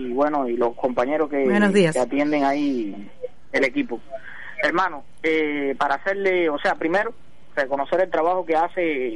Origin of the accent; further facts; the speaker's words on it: Cuba; como decimos cubanos, arriba la bola.